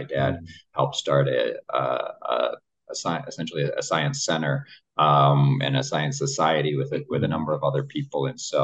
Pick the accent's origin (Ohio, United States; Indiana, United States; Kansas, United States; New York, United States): Ohio, United States; Toledo; So I grew up in Toledo, Ohio. So I didn't grow up in Bangalore.